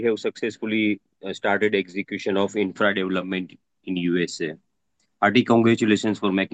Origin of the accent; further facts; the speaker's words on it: Mumbai, Maharashtra, India; I'm from Mumbai Ghatkopar.